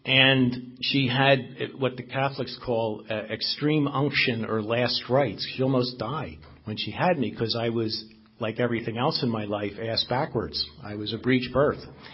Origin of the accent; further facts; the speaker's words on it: Philadelphia, Pennsylvania, United States; But I grew up in Philadelphia. I was born in Logan in Philadelphia.